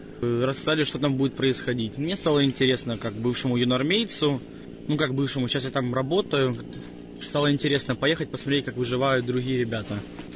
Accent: Donetsk, Donetsk Oblast, Ukraine; Я из Донецка

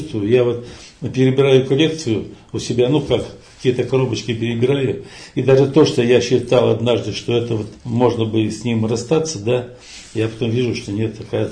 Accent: Tyumen, Tyumen Oblast, Russia; born there; Но, короче, я родился в Тюмени.

